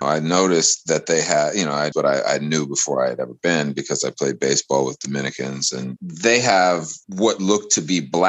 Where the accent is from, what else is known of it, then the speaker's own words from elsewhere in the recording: United States; because, you know, I come from America and we deal with discrimination